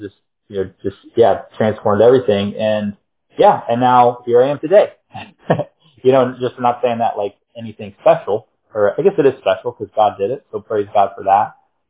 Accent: North Carolina, United States; Those are my old stomping grounds. I think Sakina knows I mentioned it. I'm from North Carolina, so close to Mary as well.

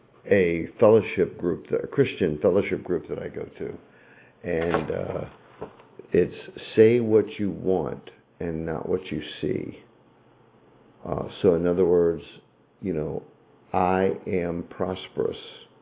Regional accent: Miami, Florida, United States; Again, I grew up in Miami, and I work in the fire service

